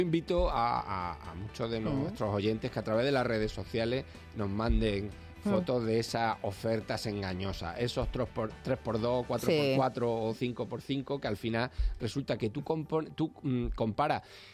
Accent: Granada, Andalusia, Spain; el Supermercado Dani de Granada, en mi tierra.

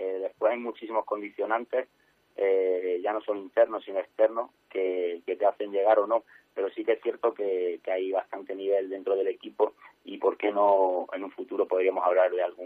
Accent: Community of Madrid, Spain; Nosotros, como madrileños

